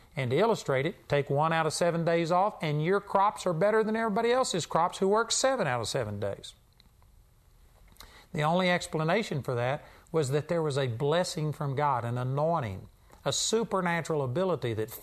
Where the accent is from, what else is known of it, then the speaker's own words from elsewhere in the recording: Texas, United States; You know, I grew up in Texas, and when I was a kid, they actually had what they call blue laws.